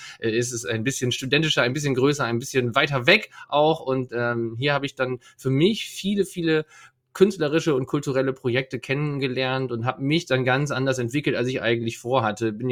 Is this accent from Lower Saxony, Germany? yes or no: yes; Leer, Lower Saxony, Germany; Ich komme aus Leer, ja, Leer, Ostfriesland, das Tor Ostfrieslands, kann man auch sagen. Da bin ich geboren und aufgewachsen, bis ich dann als Student in die große, weite Welt ausgezogen bin, nämlich 60 Kilometer bis nach Oldenburg.